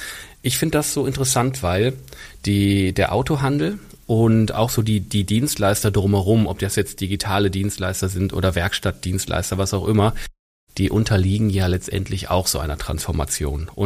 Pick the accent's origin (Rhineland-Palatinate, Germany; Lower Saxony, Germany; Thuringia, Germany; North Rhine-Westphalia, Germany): North Rhine-Westphalia, Germany; Essen; aus meiner Heimatstadt in Essen